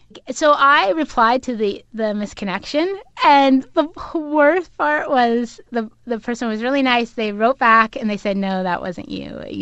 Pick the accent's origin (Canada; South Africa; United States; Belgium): Canada; a girlfriend of mine who actually I grew up with in Canada